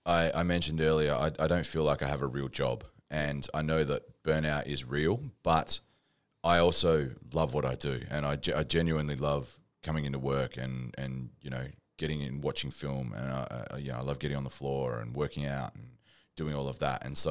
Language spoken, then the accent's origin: English; Perth, Western Australia, Australia; I'm from Perth.